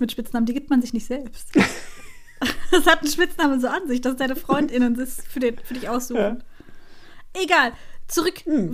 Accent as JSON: {"language": "German", "region": "Baden-Württemberg", "country": "Germany", "said": "ich komme aus Baden-Württemberg auch, aber nicht aus Schwaben."}